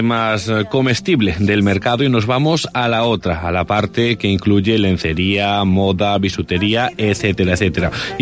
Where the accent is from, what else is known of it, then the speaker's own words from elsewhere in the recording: Vilalba, Galicia, Spain; una vendedora de quesos que es precisamente de mi tierra, de Vilalba.